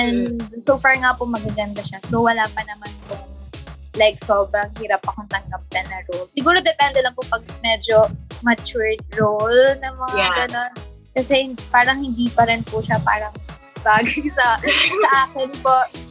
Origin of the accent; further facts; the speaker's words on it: Bulacan, Philippines; kasi taga Bulacan po ako eh. So, laking Bulacan po talaga ako ever since hindi po ako na-stay sa Manila.